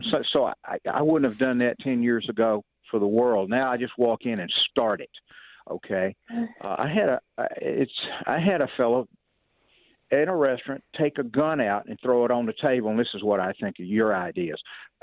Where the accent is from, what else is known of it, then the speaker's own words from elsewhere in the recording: the South, United States; I grew up in the South my whole life. Family's been there for hundreds of years